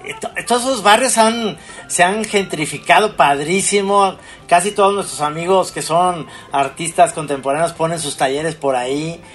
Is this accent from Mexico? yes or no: yes; Guadalajara, Jalisco, Mexico; así somos los tapatíos